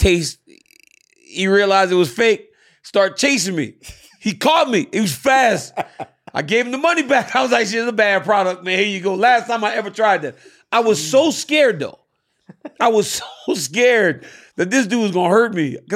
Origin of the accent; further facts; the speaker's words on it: Louisiana, United States; Well, it's like that's why growing up in Louisiana, right? So we watched the wide world of sports on ABC because it was free.